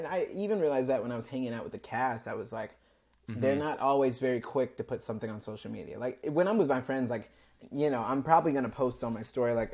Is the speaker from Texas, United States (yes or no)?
no; Georgia, United States; Well, I grew up in Georgia. Southern boy.